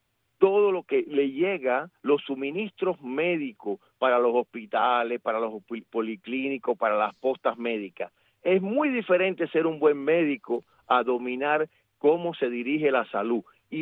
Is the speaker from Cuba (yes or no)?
yes; Cuba; also born or lived in Spain / United States; yo sigo siendo cubano, yo quiero lo mejor para ese país.